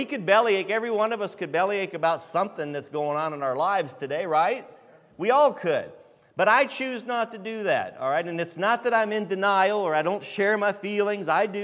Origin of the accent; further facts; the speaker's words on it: Ohio, United States; I like it down here. I'm from Northern Ohio. Don't hold that against me, but we own property down here in St. Mary's